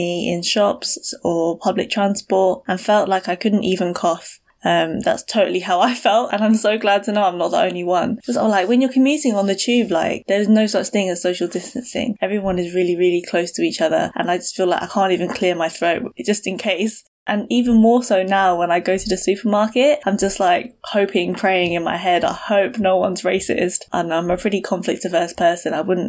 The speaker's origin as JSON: {"language": "English", "region": "England", "country": "United Kingdom", "said": "then they'll definitely know that I'm from England, that I'm like them."}